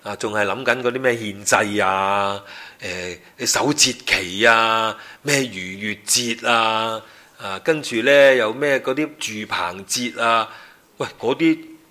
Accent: Hong Kong; 唔係啦，我係中國人。咁你話我香港人咩都好啦

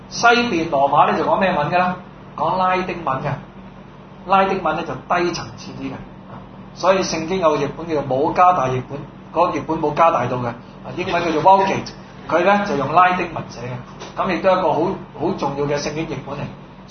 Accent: China; 人事人事啊，我哋中國人就係人事部啊。

